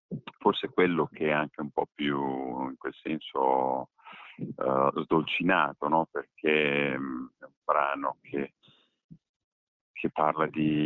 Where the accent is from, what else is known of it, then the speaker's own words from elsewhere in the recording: Riccione, Emilia-Romagna, Italy; born there; now in Cesena, Italy; perché non abito più qui a Riccione, sono nato qui a Riccione, la mia famiglia è ancora qui, invece sto a Cesena